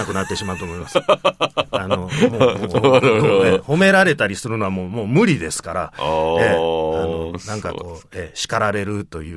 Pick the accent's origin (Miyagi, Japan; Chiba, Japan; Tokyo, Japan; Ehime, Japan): Chiba, Japan; Kashiwa; 地元が千葉県の柏市なので、